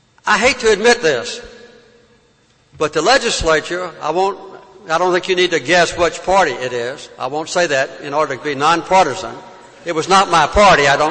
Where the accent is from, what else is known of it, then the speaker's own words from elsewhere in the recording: Georgia, United States; I come from Georgia, and I've been embarrassed that my own state passed a law this year